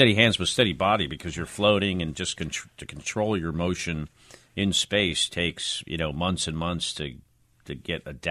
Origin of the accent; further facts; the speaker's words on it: West Orange, New Jersey, United States; As a volunteer, as a young kid in my hometown of West Orange, New Jersey.